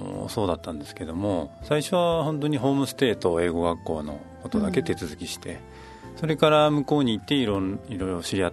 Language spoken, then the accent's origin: Japanese; Chiba, Japan; also born or lived in London, United Kingdom; はい、私は千葉県出身ですね。